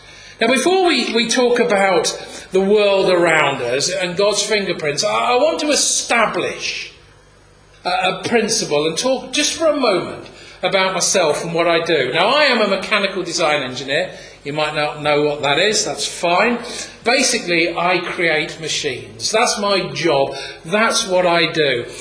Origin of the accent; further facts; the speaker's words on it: East of England, United Kingdom; I grew up in East Anglia, and there's a lot of the washers out in East Anglia